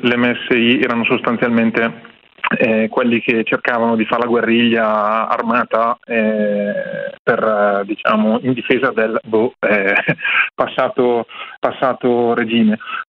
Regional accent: Lombardy, Italy; quando ci chiedono da dove venite, dobbiamo sempre dirgli da vicino a Salò e fare il sorrisino.

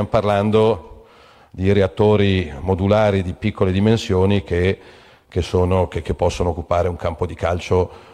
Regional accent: Milan, Lombardy, Italy; Da milanese, lo ripeto, siccome la mia città è da sempre la capitale dell'innovazione

